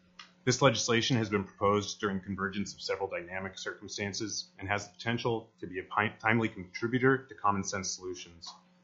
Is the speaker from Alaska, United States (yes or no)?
yes; Juneau, Alaska, United States; For the record … I was born and raised on Klinkadani here in Juneau, Alaska.